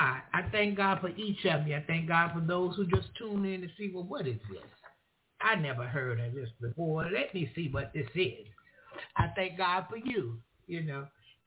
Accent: United States; I'm from America. Y'all know I stay in my lane.

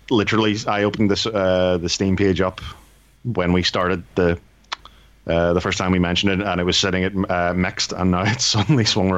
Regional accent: Ireland; I'm Irish and disabled, so that's ethnic and, you know, disabled.

